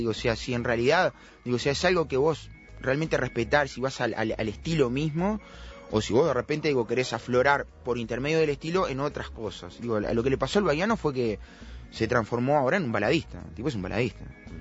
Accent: Uruguay; soy un uruguayo que está diciendo las cosas de la mejor manera

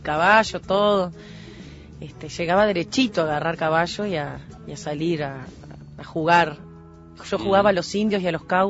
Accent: Montevideo, Uruguay; born there; eso es como medio un poco una mentirita de que soy sandusera, porque en realidad nací en Montevideo, ahí en la calle Garibaldi, en la maternidad del Casmu, claro. En el año 71, un primero de mayo

